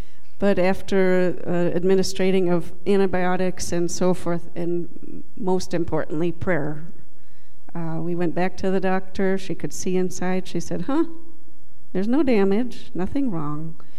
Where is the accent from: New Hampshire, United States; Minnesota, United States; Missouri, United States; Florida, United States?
Minnesota, United States; I'm from Minnesota.